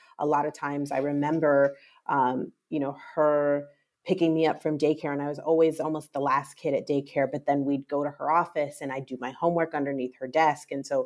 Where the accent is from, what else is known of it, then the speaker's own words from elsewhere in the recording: Seattle, Washington, United States; born there; I was born in Seattle. I'm an only child.